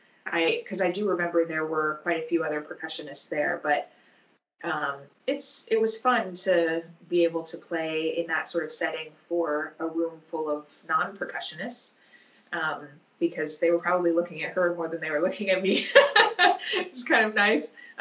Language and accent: English; Michigan, United States; also born or lived in Dayton, Ohio; I actually grew up in Michigan. I never anticipated ending up back here, but I was born in Dayton, Ohio, and was there until I was about 5. And then we moved up to Michigan.